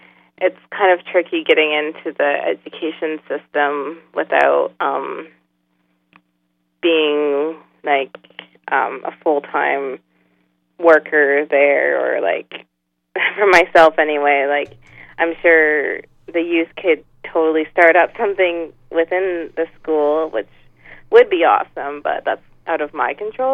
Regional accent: Ontario, Canada; being Indigenous and a woman and growing up in Chemical Valley

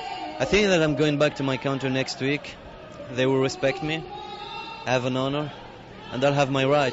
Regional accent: Tunisia; English is a second language; now in United States; I'm from Tunisia. I came here to study.

